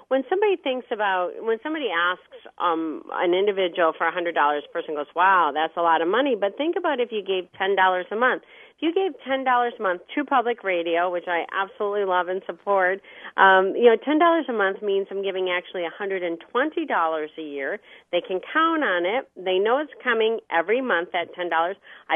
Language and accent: English; Alpena, Michigan, United States; in my hometown of Alpena, Michigan, they have a Friends of the Library program.